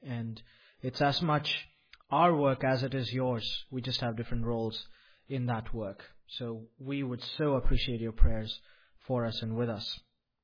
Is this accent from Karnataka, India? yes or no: yes; Bangalore, Karnataka, India; we are church planters in Bangalore, India, which is my hometown where I'm from originally.